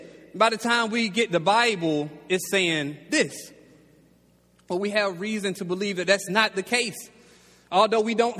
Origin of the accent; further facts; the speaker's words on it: the South, United States; I grew up in the South.